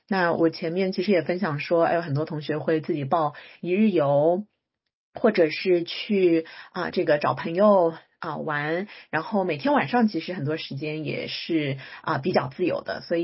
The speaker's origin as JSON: {"language": "Chinese", "town": "Suzhou", "region": "Jiangsu", "country": "China", "tie": "born there", "said": "因为我自己是出生在苏州的"}